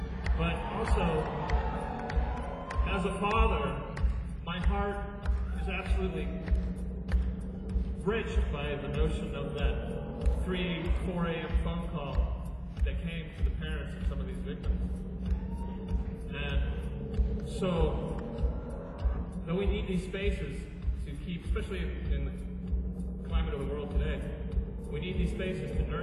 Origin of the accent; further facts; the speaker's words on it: California, United States; I grew up in the East Bay and all around the Bay Area